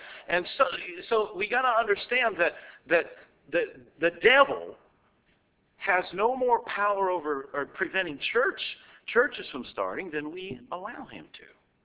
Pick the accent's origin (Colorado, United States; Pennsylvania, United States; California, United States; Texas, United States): Pennsylvania, United States; Mercer; moved away as an adult; But I grew up in Mercer, Pennsylvania, and at the age of, I guess, around 20, when I got saved, when I was 18, and God called me to preach. And then I left from there, and I went up to Long Island, New York